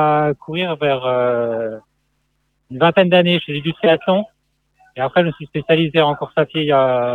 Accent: Bourgogne-Franche-Comté, France; je viens de Bourgogne, je suis un coureur sur route.

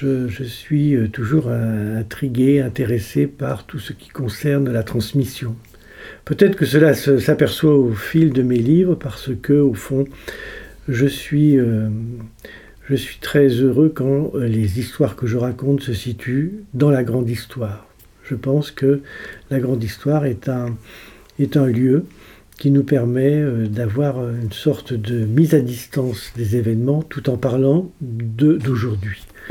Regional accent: Guéret, Nouvelle-Aquitaine, France; born there; Je suis un Creusois, je suis né à Guéret et j'ai toujours trouvé que la Creuse était le point central

